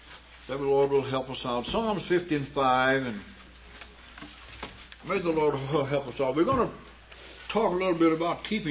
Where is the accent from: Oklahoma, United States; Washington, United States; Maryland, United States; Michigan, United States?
Oklahoma, United States; We grew up together back in Oklahoma.